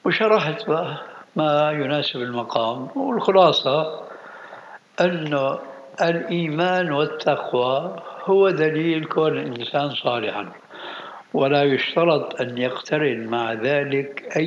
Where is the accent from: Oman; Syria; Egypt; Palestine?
Syria; أهلا وسهلا ومرحبا من الكلام هذا المعروف عندنا في الشام